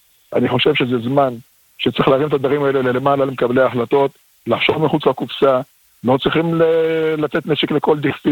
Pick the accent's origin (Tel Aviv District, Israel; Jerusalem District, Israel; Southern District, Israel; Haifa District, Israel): Jerusalem District, Israel; Jerusalem; אני מירושלים, רמת שלמה, מרחק יריקה משכונת שועפת